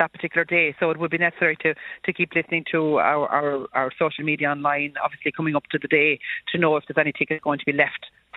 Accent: Ireland; Oh no, we're Irish. We're Irish.

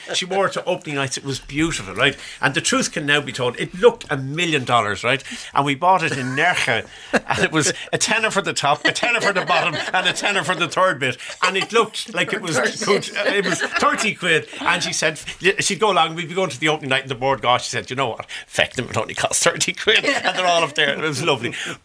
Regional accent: Sutton, Leinster, Ireland; also born or lived in Artane; I was born in Artane, and in 1967 we moved out to Sutton to a big George.

